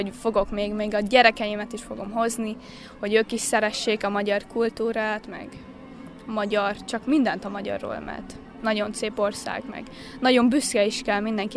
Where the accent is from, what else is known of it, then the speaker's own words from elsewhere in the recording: Florida, United States; also born or lived in Philadelphia; És én ott születtem, és aztán úgy értem, Philadelphiában születtem, de elköltöztünk Floridába.